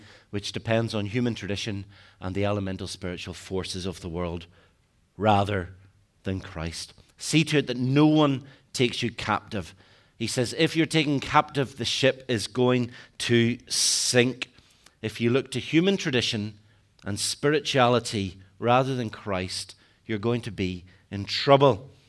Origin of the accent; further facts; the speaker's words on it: Belfast, Northern Ireland, United Kingdom; There's a joke in my hometown, Belfast, that it was sailing when it left us.